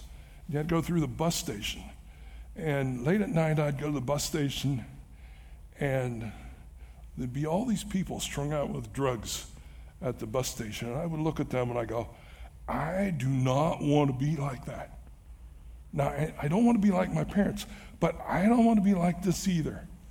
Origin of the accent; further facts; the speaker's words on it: San Diego, California, United States; Well, I was from San Diego. They sent me to San Francisco.